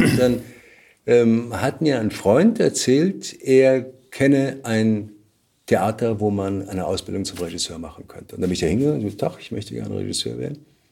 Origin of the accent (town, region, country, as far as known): Baden-Württemberg, Germany; born or raised there; moved away as an adult; also born or lived in Heidelberg / Saarbrücken